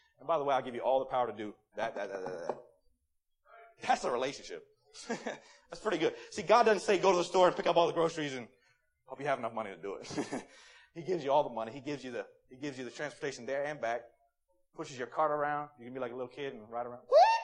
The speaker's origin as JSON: {"language": "English", "town": "Marlboro", "region": "Maryland", "country": "United States", "tie": "born or raised there", "said": "I grew up in Marlboro, Maryland, all right?"}